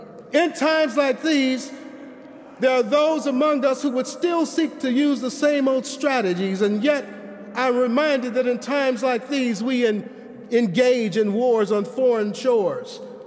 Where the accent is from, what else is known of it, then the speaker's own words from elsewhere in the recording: Chicago, Illinois, United States; But the toll of blacks murdered in my hometown, Chicago, alone, mostly by blacks over 18 years, from 1991 to 2009, nearly 10,000 and counting.